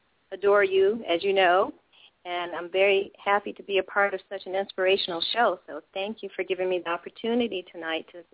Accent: Ohio, United States; I grew up in Ohio, and my grandparents had a really tremendous garden that was just filled with everything from apples to, you know, all types of leafy greens

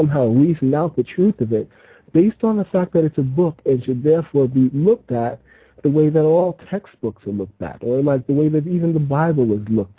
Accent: New York, United States; now in Japan; I'm calling from Japan, so I'm trying to keep my voice a little low. It's kind of late here.

